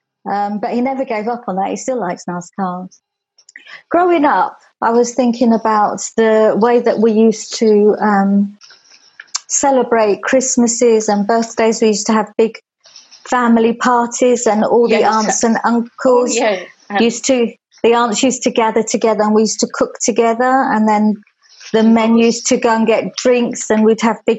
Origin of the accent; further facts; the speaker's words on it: Tottenham, London, United Kingdom; also born or lived in Haringey; So I was born in Haringey, but we grew up in Tottenham.